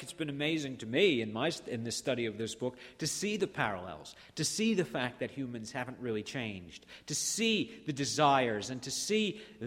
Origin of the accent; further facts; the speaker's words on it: United States; I'm too American for that.